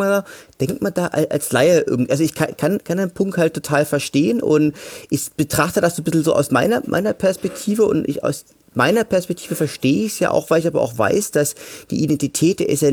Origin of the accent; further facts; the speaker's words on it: Leipzig, Saxony, Germany; now in Dresden, Germany; ich bin ein Mann, ich bin Sachse, ich bin Leipziger, ich bin ja jetzt aber auch Dresdner, fühle mich aber auch im Erzgebirge halt auch teilweise zu.